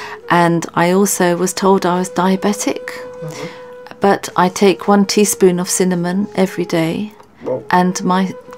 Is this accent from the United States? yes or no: no; England, United Kingdom; born there; was from Bhusawal, mm-hmm. a railway colony, both Anglo-Indians. Mm-hmm. So, but I was born in England